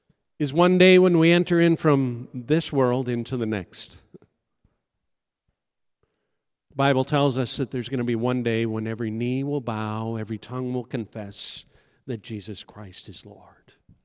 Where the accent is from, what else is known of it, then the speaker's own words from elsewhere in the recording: Canada; I'm Canadian, by the way, so I can say those kind of things.